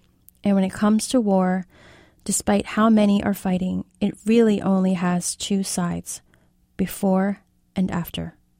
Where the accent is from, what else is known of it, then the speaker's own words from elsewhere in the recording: Philadelphia, Pennsylvania, United States; It also leaves me conflicted looking back at the racist neighbors we had growing up in South Philly.